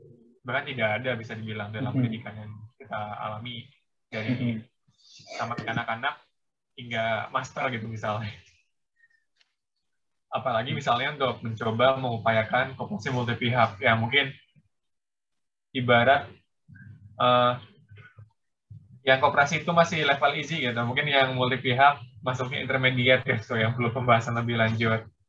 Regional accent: Sukabumi, West Java, Indonesia; born there; kebetulan kami lahir berdua di Sukabumi

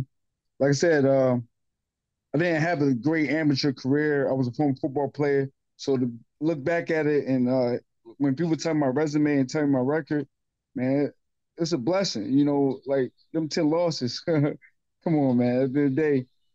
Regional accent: New Jersey, United States; I'm not from Connecticut. I'm a New Jersey guy.

